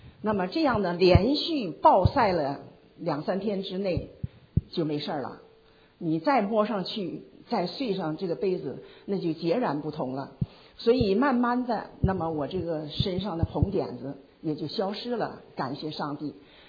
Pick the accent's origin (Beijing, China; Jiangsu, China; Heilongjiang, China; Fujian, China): Heilongjiang, China; Harbin; now in Nanchang, China; 因为我的老家是在黑龙江省哈尔滨市，那我这次回去不能不回老家去看一下兄弟姐妹